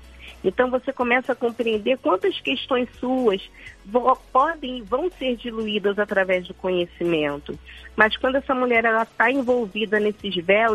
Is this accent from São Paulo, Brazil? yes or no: no; Rio de Janeiro, Brazil